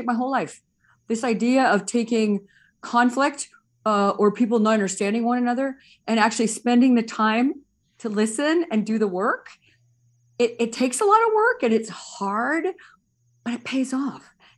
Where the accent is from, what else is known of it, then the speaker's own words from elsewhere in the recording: Montreal, Quebec, Canada; born there; moved away; also born or lived in Toronto; I was actually born in Montreal. My dad worked for CN Rail and my mom was a homemaker. And then in 1977, when a lot of people moved to Toronto due to Bill 101, people were scared Quebec would separate.